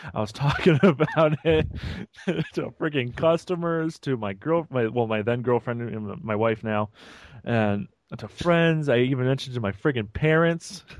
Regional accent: Vermont, United States; I say I'm from Vermont. I don't think you guys really understand what Vermont is.

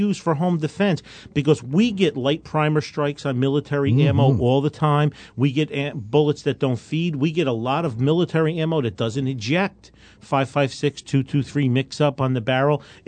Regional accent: New Jersey, United States; I got a ton of letters that people don't want to vote for me already because I'm from New Jersey.

